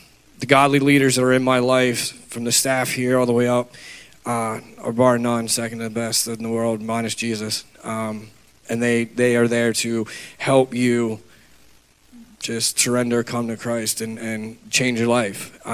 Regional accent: Pennsylvania, United States; also born or lived in New Jersey; I was born in New Jersey, and then I was adopted around the age of 2, and I lived in Pennsylvania. I grew up in the church.

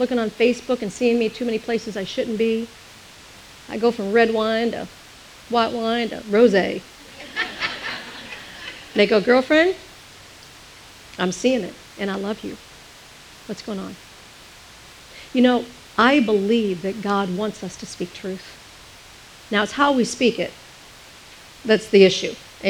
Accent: East Coast, United States; now in California, United States; I came from the East Coast. We moved here from outside of New York.

